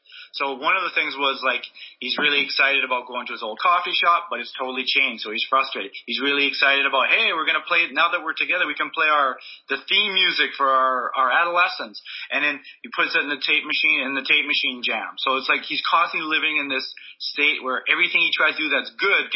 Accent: Winnipeg, Manitoba, Canada; when I was just out of high school, I grew up in Winnipeg.

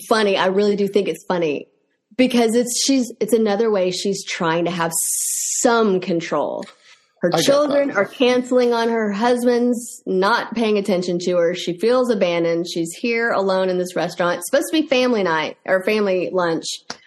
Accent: Texas, United States; now in Nashville, United States; Well, I am originally from Texas, and I live in Nashville.

